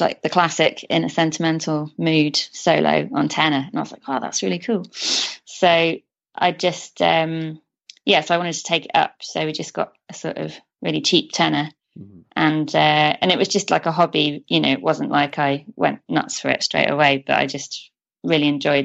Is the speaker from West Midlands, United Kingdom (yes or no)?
yes; Shrewsbury, West Midlands, United Kingdom; moved away as an adult; now in London, United Kingdom; I grew up in Shropshire. So my hometown is Shrewsbury.